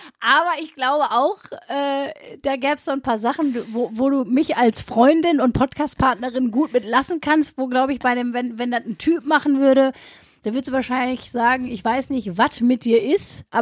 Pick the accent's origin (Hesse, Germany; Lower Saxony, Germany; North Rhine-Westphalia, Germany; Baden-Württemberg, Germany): North Rhine-Westphalia, Germany; Essen; Altenessen ist der Stadtteil in Essen, wo ich herkomme, wo Sprünkis Oma wohnt